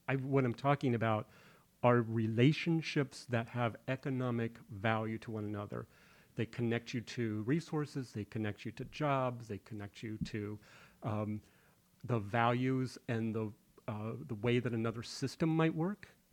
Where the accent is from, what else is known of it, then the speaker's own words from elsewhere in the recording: Orlando, Florida, United States; I grew up in Orlando, Florida. I didn't want to stay in Florida.